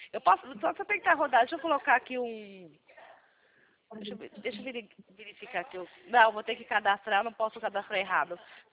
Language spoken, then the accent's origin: Portuguese; Atibaia, São Paulo, Brazil; Eu sou daqui de Atibaia.